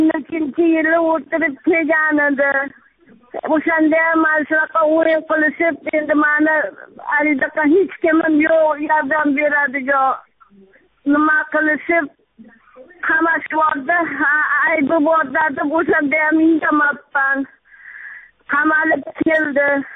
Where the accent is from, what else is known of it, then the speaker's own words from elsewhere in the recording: Fergana, Fergana Region, Uzbekistan; Farg'onadanman, Oxundobayev masjiddanman.